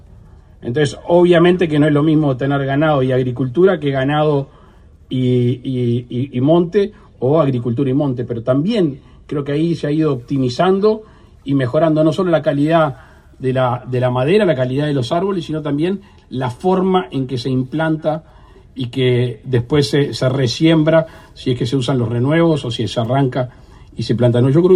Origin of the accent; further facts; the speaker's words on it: Cerro Colorado, Florida, Uruguay; de hecho donde yo soy, de Cerro Colorado, había uno histórico